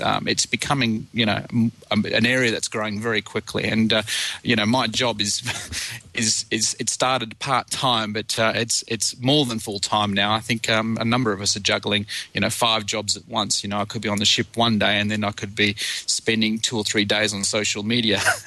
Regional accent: Australia; the Australian side, because obviously I'm Australian

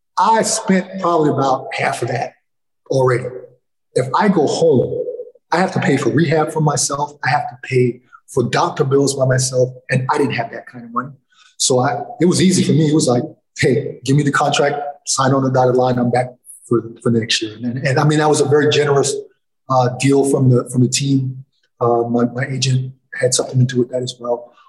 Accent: United States; So basically, I could play as an American, but not take an American spot, which made me more valuable. So I went to France.

